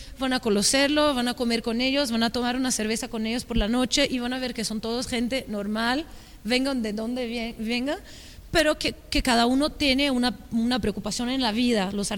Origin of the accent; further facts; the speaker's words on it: São Paulo, Brazil; also born or lived in Germany; vengo de São Paulo y ya trabajé en Alemania, en muchas partes, y vengo como con un equipaje internacional